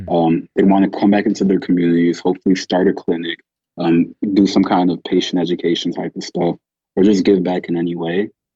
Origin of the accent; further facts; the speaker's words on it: Chicago, Illinois, United States; growing up in Chicago, I have constant reminders